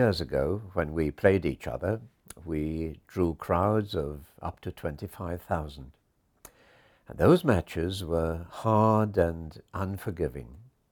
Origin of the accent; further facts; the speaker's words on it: Llanelli, Wales, United Kingdom; The strongest rugby rivalry I ever knew was that between my hometown Llanelli and Swansea, two towns in South Wales, 10 miles apart